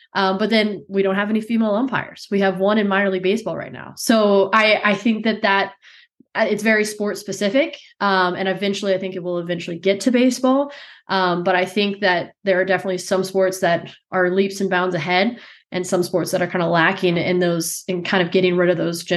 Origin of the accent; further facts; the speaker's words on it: Dallas, Texas, United States; born there; I was born in Dallas. I was raised a Rangers fan.